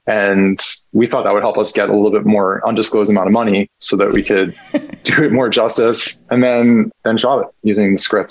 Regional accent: Miami, Florida, United States; So I went to NYU film school. I'm from Miami.

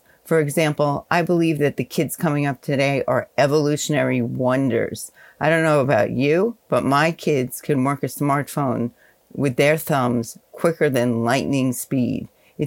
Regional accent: New York, United States; I was born and raised in New York, where I still reside.

